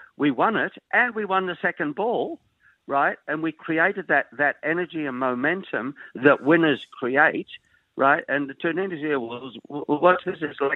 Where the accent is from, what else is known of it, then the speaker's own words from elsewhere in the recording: Newcastle, New South Wales, Australia; I'm so proudly from New South Wales and a Novocastrian, if you like.